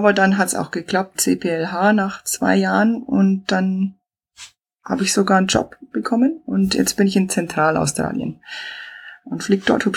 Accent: Bavaria, Germany; Ja, wie man hört, ich bin aus dem Süden. Ich bin im Chiemgau aufgewachsen, in die Berg.

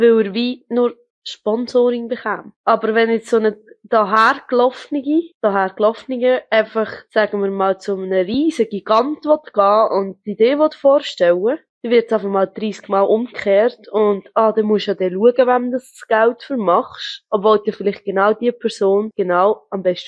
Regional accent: Switzerland; du siehst ja, dass jetzt bei uns in der Schweiz ja nur schon bezüglich Steuern, oder? Wir haben ja in der Schweiz so

